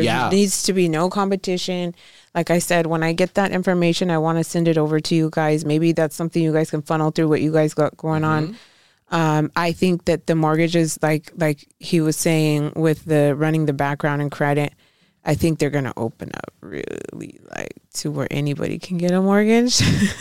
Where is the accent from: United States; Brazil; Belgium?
Brazil; And yes, I'm from Brazil, too.